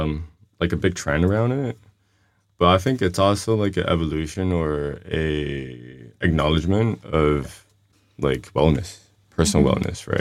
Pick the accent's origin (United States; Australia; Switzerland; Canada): Switzerland; I grew up in Switzerland